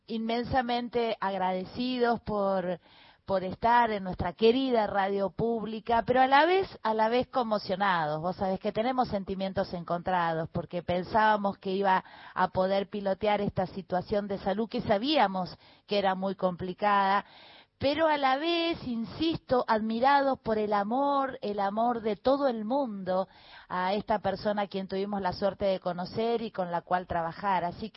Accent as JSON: {"language": "Spanish", "country": "Argentina", "said": "Como pueblo argentino estamos conmocionados"}